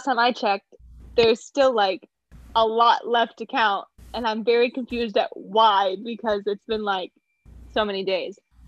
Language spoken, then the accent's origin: English; Nevada, United States; okay, Sam, we are from Nevada, who is 50th in education.